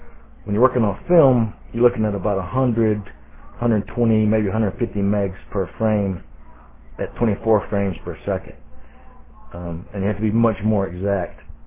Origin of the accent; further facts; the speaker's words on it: the South, United States; accent: Southern; My southern accent didn't help at all initially with clients.